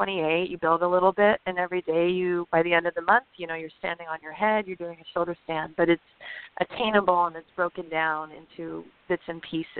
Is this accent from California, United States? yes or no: yes; California, United States; I grew up in California, and my mother is a psychotherapist and a counselor